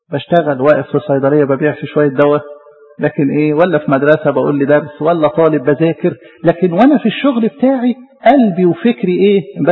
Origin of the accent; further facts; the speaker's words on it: Egypt; بلدنا مصر دي ايه؟ زراعية.